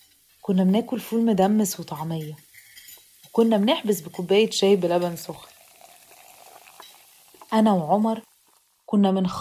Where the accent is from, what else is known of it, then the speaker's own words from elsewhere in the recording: Alexandria, Alexandria Governorate, Egypt; أنا مصرية، يعني عاطفية، صريحة، متسامحة، وصوتي عالي شوية